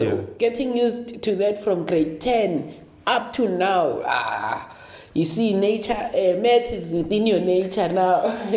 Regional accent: Kutlwanong, Free State, South Africa; I'm from Kutlwanong, so I understand.

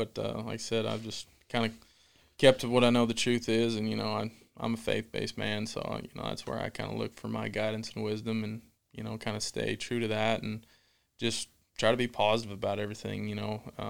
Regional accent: Wyoming, United States; Like, I grew up in Wyoming, so I grew up in high school and that around like 3 or 4 resorts.

